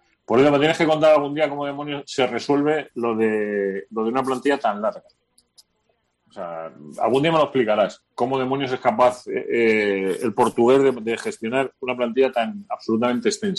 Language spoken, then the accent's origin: Spanish; Almería, Andalusia, Spain; por una cuestión de afectividad, de cariño y de paisanaje, a mí me encantaría que ganase Almería.